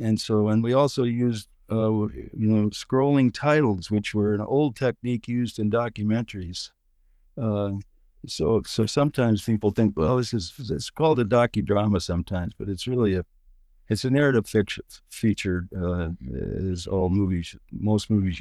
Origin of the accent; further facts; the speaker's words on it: McClusky, North Dakota, United States; a film set in North Dakota where I grew up. I grew up in McCluskey, and here I came back from San Francisco with a crew